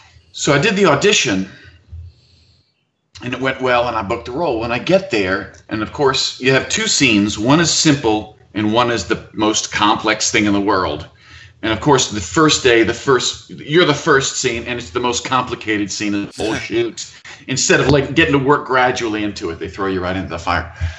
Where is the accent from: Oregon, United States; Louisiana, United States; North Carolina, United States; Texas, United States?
Louisiana, United States; Mandeville; I'm from Mandeville. I'm a Mandeville kid.